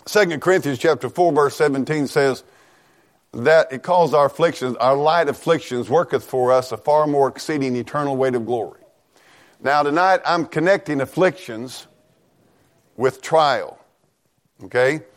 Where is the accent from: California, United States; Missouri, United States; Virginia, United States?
Missouri, United States; Norwood; Now, I was born in Mountain Grove, raised south of town here, went to school right over here. I mean, I've been right here in Norwood all my life.